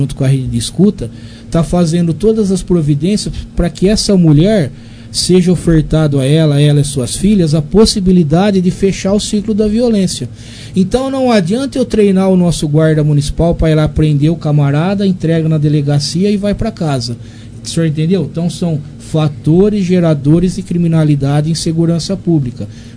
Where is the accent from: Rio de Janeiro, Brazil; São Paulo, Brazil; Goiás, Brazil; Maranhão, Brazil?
São Paulo, Brazil; Taquaritinga; Ele começou lá na minha terra como tenente da Polícia Militar, lá em Taquaritinga.